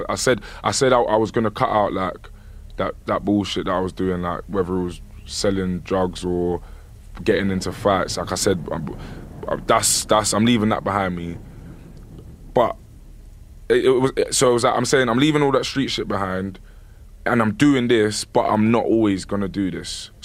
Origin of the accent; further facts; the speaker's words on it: London, United Kingdom; Yeah, and plus, because I'm from London, it was even madder.